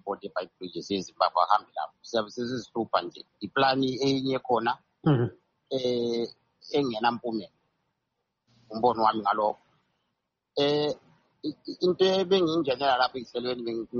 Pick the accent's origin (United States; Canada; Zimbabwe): Zimbabwe; I come from Zimbabwe, I mean, Kalanga